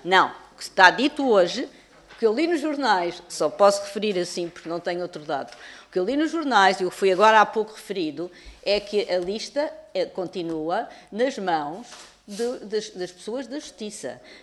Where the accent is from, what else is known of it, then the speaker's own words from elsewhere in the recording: Portugal; eu digo sempre isto porque sou portuguesa, sou cidadã